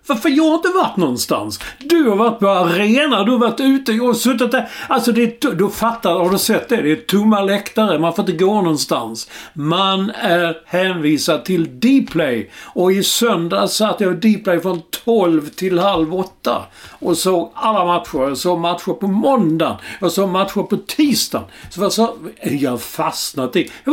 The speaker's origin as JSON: {"language": "Swedish", "region": "Skåne", "country": "Sweden", "said": "Jag kan ta det mesta, kanske för att vi är skåningar."}